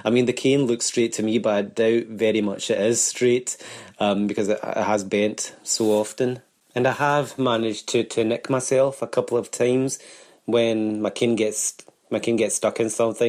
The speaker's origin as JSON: {"language": "English", "town": "Glasgow", "region": "Scotland", "country": "United Kingdom", "said": "I'm from Glasgow"}